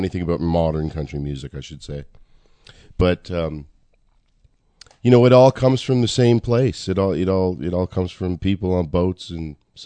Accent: Nova Scotia, Canada; a lot of the stuff I grew up in Nova Scotia listening

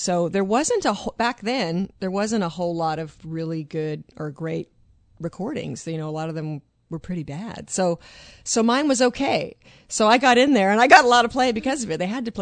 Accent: Vancouver, British Columbia, Canada; I'm from Vancouver

